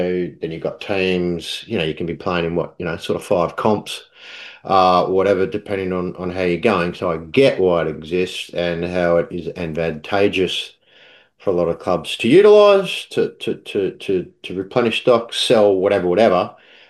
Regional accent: Australia; which as a an Aussie growing up, it's just you do that shit in the off season.

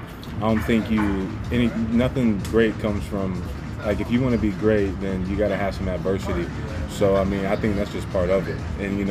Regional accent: Danville, Illinois, United States; I'm from Danville, Illinois.

